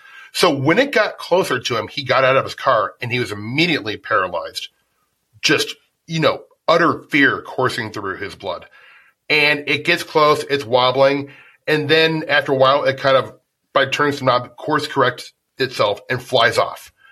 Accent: Nebraska, United States; I'm originally from Nebraska, so I have to put a Nebraska case in there.

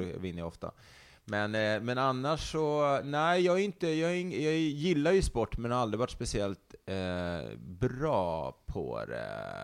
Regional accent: Stockholm, Stockholm County, Sweden; Jag är uppvuxen inte så långt härifrån där vi sitter och spelar in det här. Mm. I Högdalen. Jag växte upp i Liseberg, Älvsjö, trakten.

